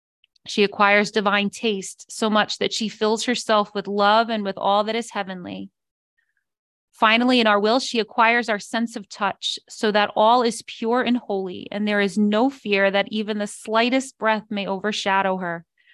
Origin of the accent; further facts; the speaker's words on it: New York, United States; I'm a New Yorker and I'm a snob